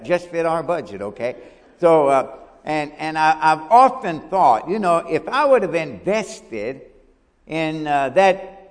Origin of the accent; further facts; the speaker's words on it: Kentucky, United States; I can remember some thoughts I had as a boy growing up in Kentucky, listening to Kentucky basketball on the radio